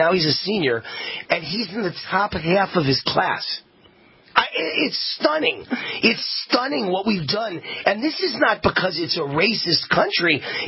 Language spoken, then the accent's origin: English; New York City, New York, United States; When I was a kid growing up in New York